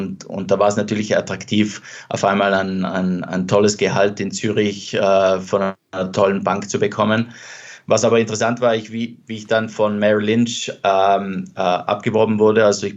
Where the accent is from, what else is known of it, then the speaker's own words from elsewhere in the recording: Trentino-Alto Adige, Italy; dort, wo ich aufgewachsen bin, also jetzt Südtirol